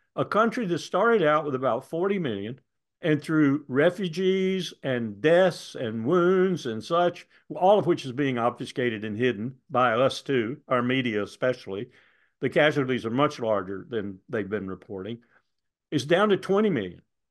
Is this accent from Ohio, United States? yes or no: no; South Carolina, United States; I'm from South Carolina.